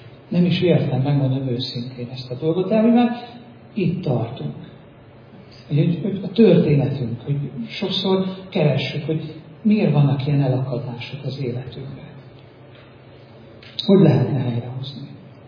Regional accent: Szabolcs-Szatmár-Bereg, Hungary; én Szatmárban születtem, még keletebben, még kisebb helyen, itt a megmaradt magyarországi Csonka Szatmárban nőttem fel

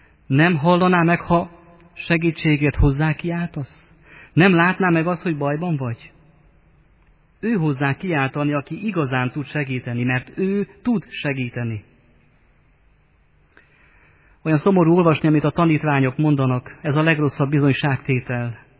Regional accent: Baranya, Hungary; Szeretett testvéreim, ahonnan én jövök, ott az ormánságban, van, aki már úgy gondolja, hogy Jézus ügye, az egyház ügye elveszett.

